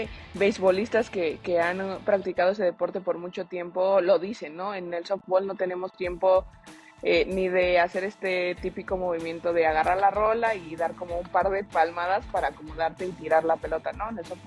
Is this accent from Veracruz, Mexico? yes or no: no; Mexico City, Mexico; Si bien yo, siendo capitalina